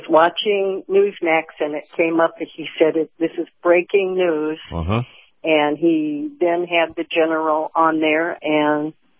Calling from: Michigan, United States; Hi, Captain. … in Michigan.

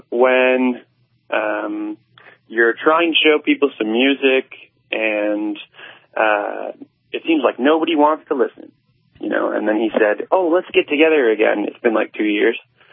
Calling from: London, Ontario, Canada; I'm here from London, Ontario, Canada here.

